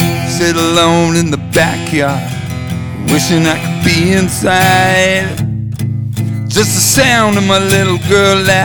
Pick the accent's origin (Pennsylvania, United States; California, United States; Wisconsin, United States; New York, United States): California, United States; Santa Monica; I grew up in Santa Monica. I grew up with KCRW.